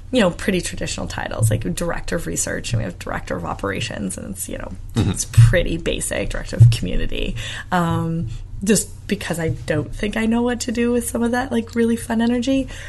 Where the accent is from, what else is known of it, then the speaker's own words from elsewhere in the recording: Midwest, United States; Like, no matter what I do, I come from the Midwest, I'm going to probably be humble no matter how much I can brag about myself if I have to.